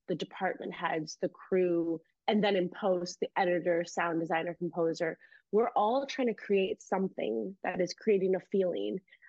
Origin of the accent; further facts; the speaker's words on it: Indiana, United States; especially as like an Indian woman growing up in Indiana, which I grew up in Northwest Indiana